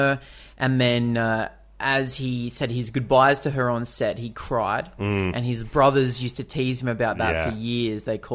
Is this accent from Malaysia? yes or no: no; Canada; Like everyone, dude. Like me and you. We're all Canadian.